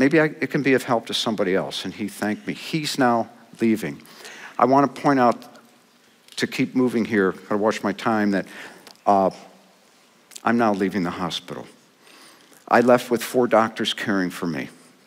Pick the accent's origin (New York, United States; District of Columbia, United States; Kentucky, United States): New York, United States; we're from Western New York, from the Empire State. We're from Western New York. Our families live 7 miles apart from each other. We went to the same high school.